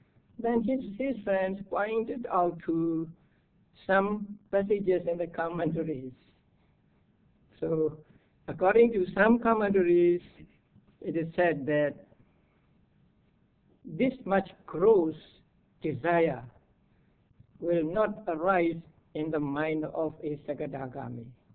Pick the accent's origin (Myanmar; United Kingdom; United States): Myanmar; Mandalay, Mandalay Region; English is a second language; There was a man in my hometown, Mandalay.